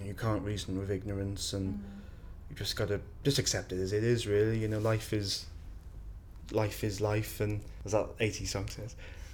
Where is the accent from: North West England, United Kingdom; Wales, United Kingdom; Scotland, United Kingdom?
Wales, United Kingdom; Cardiff; now in London, United Kingdom; Well, as I said, I come from Cardiff. I've lived there all my life.